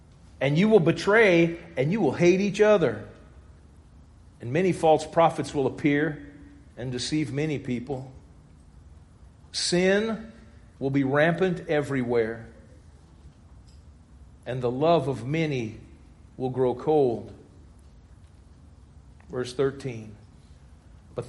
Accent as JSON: {"language": "English", "region": "Louisiana", "country": "United States", "tie": "born or raised there", "said": "I grew up in South Louisiana. South Louisiana, still over 70% Roman Catholic."}